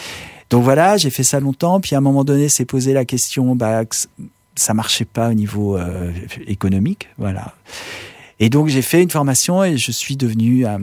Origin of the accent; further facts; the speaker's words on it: Paris, Île-de-France, France; born there; Et autrement, je suis né à Paris.